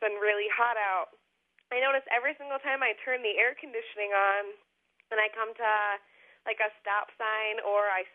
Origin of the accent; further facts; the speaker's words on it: Kalamazoo, Michigan, United States; I'm from Kalamazoo.